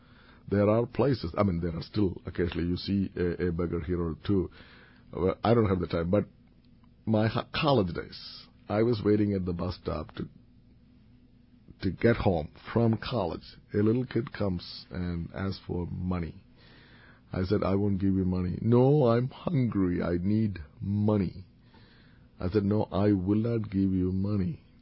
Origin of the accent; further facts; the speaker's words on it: Kerala, India; English is a second language; if Kerala, my home state, is a model for India, it's very highly unlikely that a dictator will emerge.